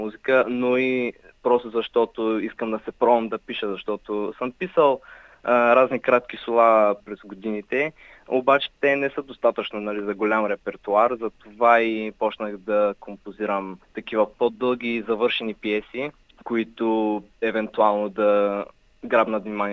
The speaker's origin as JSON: {"language": "Bulgarian", "town": "Svishtov", "region": "Veliko Tarnovo Province", "country": "Bulgaria", "said": "от Свищов съм, на скоро време ще правя 20 годишна възраст"}